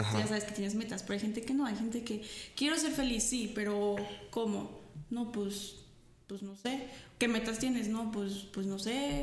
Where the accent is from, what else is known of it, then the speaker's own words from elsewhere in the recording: Mexico; Y a veces mucho como mexicanos criticamos eso.